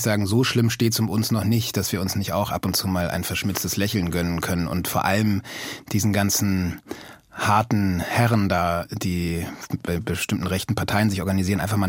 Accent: Austria; Also ich glaube, ich komme aus Österreich.

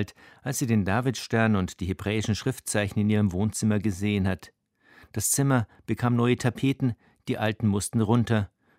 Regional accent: Wolfratshausen, Bavaria, Germany; Ich bin in Wolfratshausen aufgewachsen, einer 17.000 Einwohnerstadt südlich von München. In Föhrenwald bin ich zur Schule gegangen.

